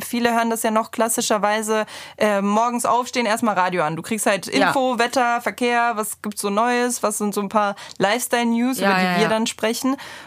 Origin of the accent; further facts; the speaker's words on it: Bonn, North Rhine-Westphalia, Germany; moved away as an adult; Also ich komme eigentlich aus Bonn